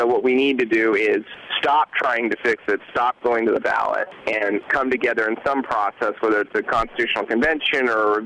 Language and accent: English; Los Angeles, California, United States; I don't usually say I'm from California. I usually say I'm from L.A.